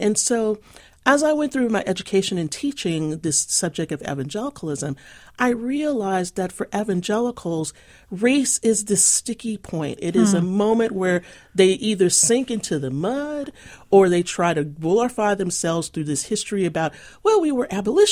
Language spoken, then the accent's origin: English; Texas, United States; now in Los Angeles, United States; Well, I was raised Roman Catholic in Texas, and after having moved to Los Angeles, became an evangelical Christian